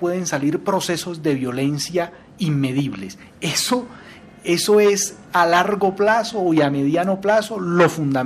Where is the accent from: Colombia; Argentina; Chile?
Colombia; como buen colombiano